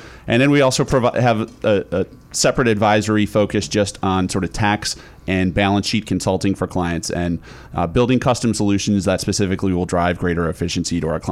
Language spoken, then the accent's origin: English; Madison, Wisconsin, United States; So I grew up in Madison, Wisconsin, and studied personal finance at the University of Wisconsin.